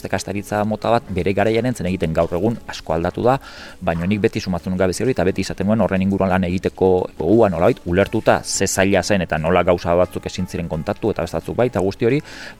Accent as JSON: {"language": "Basque", "town": "Hondarribia", "region": "Basque Country", "country": "Spain", "lives_now": "Irun, Spain", "said": "ni Hondarribikoa naiz, Irunen bizi naiz"}